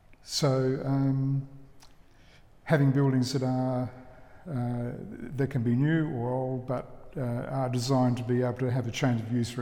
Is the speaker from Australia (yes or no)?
yes; Narrogin, Western Australia, Australia; also born or lived in Northampton, Australia; In the country, Narrogin. Well, Narrogin. First of all, Northampton, then Narrogin.